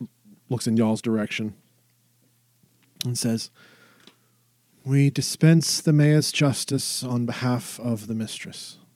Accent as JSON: {"language": "English", "region": "Virginia", "country": "United States", "said": "I'm from Virginia."}